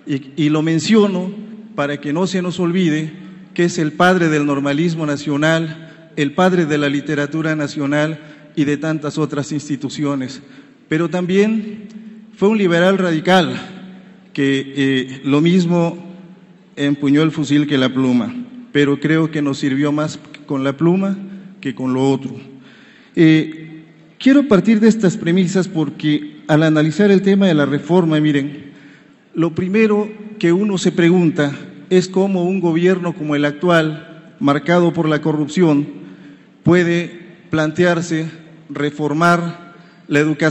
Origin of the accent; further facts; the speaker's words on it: Guerrero, Mexico; Yo vengo de Guerrero, efectivamente, un estado de paradojas, porque es la tierra de Vicente Guerrero y de Ignacio Manuel Altamirano, pero también es la tierra de los caciques, de los Rubénes Figueroa y de los Aguirre Rivero.